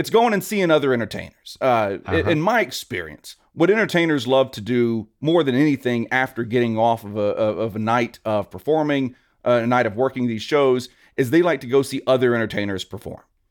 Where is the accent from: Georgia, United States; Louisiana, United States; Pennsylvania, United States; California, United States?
Louisiana, United States; And I am a Southern boy. I grew up in Louisiana.